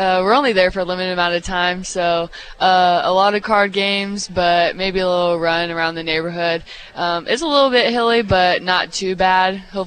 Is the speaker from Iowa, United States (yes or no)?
no; Utah, United States; Yeah, I grew up in Utah. A great experience. I love that place.